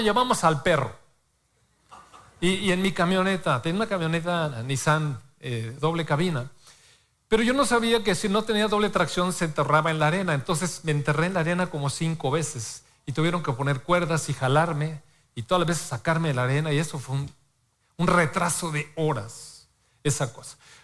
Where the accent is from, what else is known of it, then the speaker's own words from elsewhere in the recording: Mexico City, Mexico; Yo pues siempre he vivido en la ciudad, nací en la Ciudad de México, así es que soy más citadino que... No puedo andar sin zapatos porque todo se me encaja en los pies. Entonces, citadino.